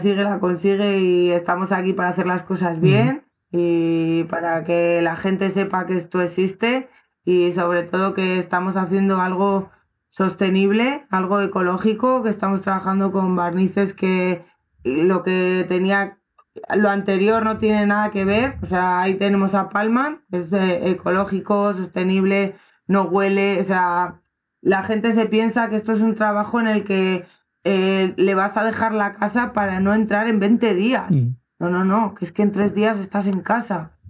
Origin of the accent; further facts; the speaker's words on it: Burgos, Castile and León, Spain; somos de Burgos, de Lerma. Bueno, yo soy de Burgos, pero la empresa está en Lerma.